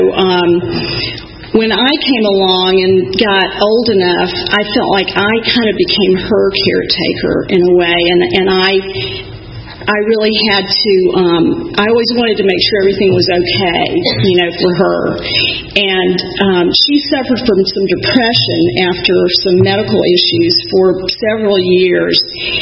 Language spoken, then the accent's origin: English; Sandy Springs, Georgia, United States; So I'll start out by saying I grew up in Atlanta. I'm from here. I grew up in Sandy Springs. I went to high school at North Springs High School.